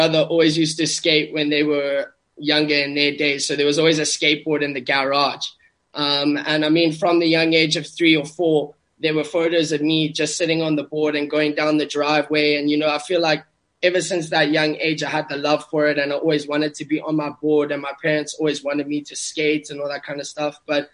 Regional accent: South Africa; because I grew up in South Africa, and it's pretty much the obstacles that I saw

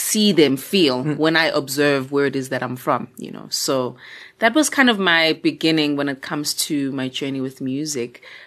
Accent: Pietermaritzburg, KwaZulu-Natal, South Africa; also born or lived in Durban; I was born in Durban, Overport, KwaZulu-Natal, South Africa, raised in Pietermaritzburg, which is like maybe 45 minutes away from where I was born, in a township called Imbali, Ewan.

